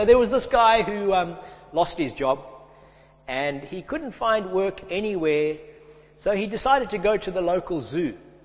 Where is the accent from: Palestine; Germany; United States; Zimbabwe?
Zimbabwe; I grew up in Zimbabwe and we used to go white water rafting on the Zambezi River.